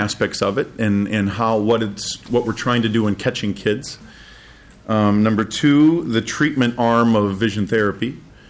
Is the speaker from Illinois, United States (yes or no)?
no; Minnesota, United States; I grew up in Minnesota and am very proud of the training I received here.